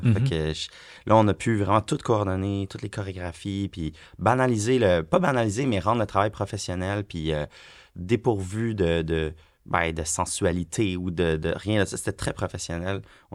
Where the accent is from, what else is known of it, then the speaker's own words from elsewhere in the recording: Quebec, Canada; comme moi d'où je viens, comme la banlieue de Rive-Nord, puis de Montréal